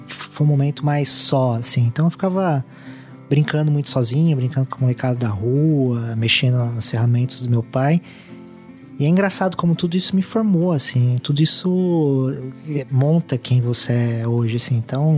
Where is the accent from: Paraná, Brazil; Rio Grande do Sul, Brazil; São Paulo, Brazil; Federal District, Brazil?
São Paulo, Brazil; São Bernardo do Campo; Meu pai operário do ABC, né? Sou de São Bernardo do Campo.